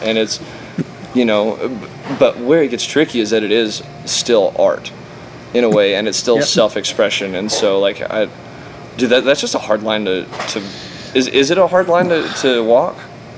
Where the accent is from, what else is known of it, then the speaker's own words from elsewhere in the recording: New Mexico, United States; See, I grew up in the Hondo Valley in New Mexico, out in the middle of fucking nowhere. That seems to be where I'm from and probably where I'm going to wind up eventually.